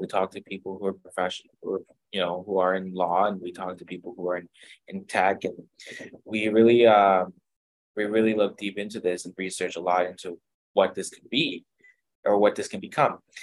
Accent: Ottawa, Ontario, Canada; I'm from Ottawa, Ontario

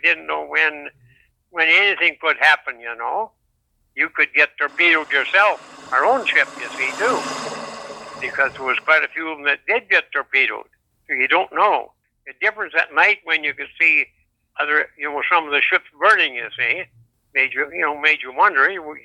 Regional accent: Climax, Saskatchewan, Canada; born there; I was born in Saskatchewan and a small town in Saskatchewan, Climax, Saskatchewan, November 30th, 1925.

